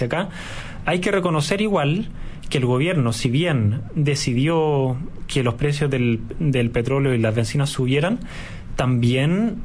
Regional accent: Spain; Como te dije, yo vengo de España y allá la situación era igual o todavía más catastrófica.

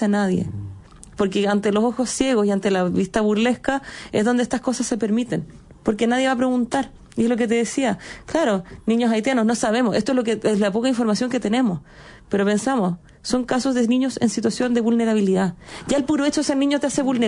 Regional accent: Chile; Nosotros como chilenos somos muy buenos para tapar el sol con un dedo

